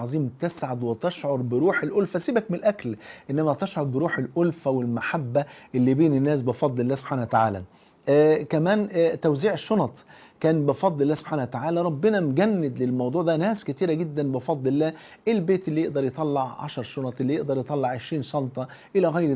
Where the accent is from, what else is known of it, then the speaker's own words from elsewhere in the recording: Egypt; عندنا في مصر بيبقى الاماكن زحمه جدا جدا والناس مروحه، فانا بقف عند على كورنيش النيل، كنت عايش في منطقه اسمها مصر القديمه، فكنت عايش هناك في منطقه على النيل مباشره قريبه من النيل